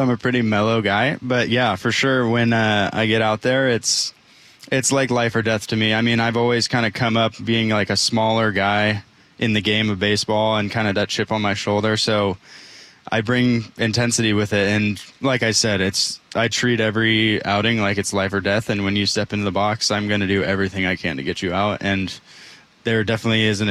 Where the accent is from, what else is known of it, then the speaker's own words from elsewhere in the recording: California, United States; now in Seattle, United States; I'm a West Coast guy. I grew up in California.